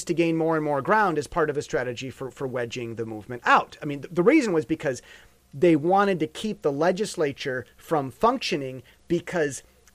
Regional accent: United States; but I, as the American, was sitting there thinking this.

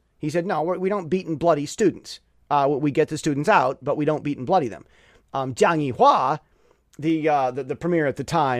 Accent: United States; As an American, I added, okay, well, what about my country's military stuff, tech that you guys have been buying?

